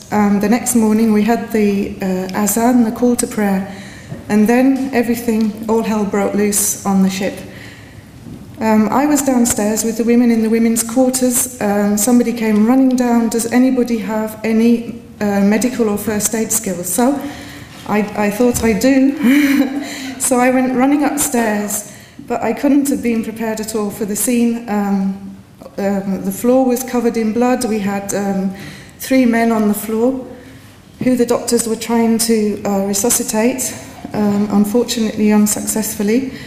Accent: London, United Kingdom; I'm a housewife from North London

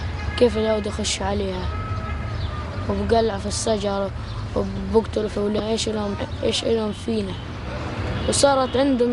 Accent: Shuja'iyya, Gaza Strip, Palestine; من السجعية

